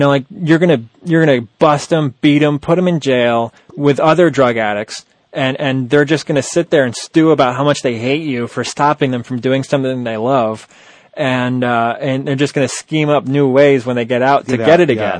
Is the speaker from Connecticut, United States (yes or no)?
yes; Greenwich, Connecticut, United States; Greenwich High School, you know, we're both from Greenwich.